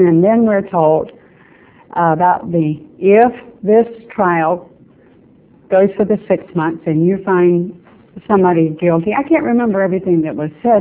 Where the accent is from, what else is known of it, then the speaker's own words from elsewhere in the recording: Georgetown, South Carolina, United States; moved away as an adult; now in Pembroke, United States; I'm from Pembroke on the South Shore. I'm originally from Georgetown, South Carolina. I moved here in 1960, married my husband, and moved to Pembroke.